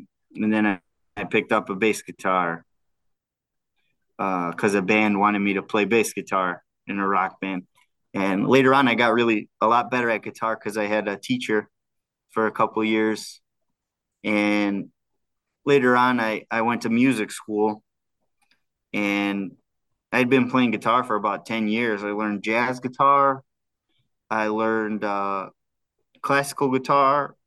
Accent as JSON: {"language": "English", "country": "United States", "tie": "born there", "said": "Yeah, I was born in America."}